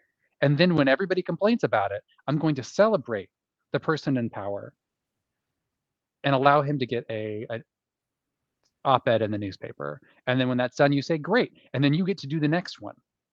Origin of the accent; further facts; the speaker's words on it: California, United States; like I was raised in the Central Valley of California, which is incredibly conservative.